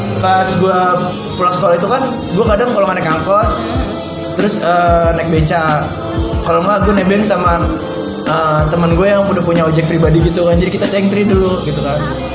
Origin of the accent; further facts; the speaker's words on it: Tangerang, Banten, Indonesia; Oke, gue dari Tangerang.